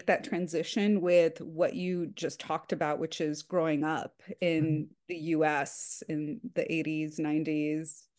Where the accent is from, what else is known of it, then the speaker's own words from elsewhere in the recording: California, United States; And I grew up in Southern California I look back at the yearbook and we weren't white dominant